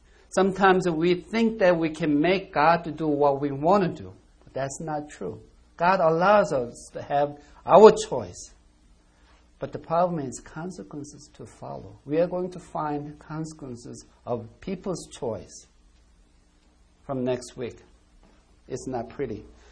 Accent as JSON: {"language": "English", "country": "South Korea", "said": "Some of you can tell I'm from other country, and some of you think that I'm from Italy. No, I'm not from Italy. I'm from South Korea."}